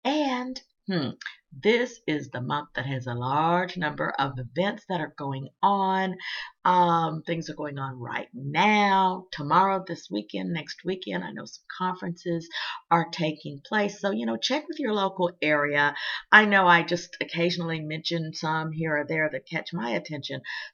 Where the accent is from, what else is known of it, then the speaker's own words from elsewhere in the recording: Little Rock, Arkansas, United States; I have to give a shout out to people in my home state. That's right, people in Little Rock, Arkansas.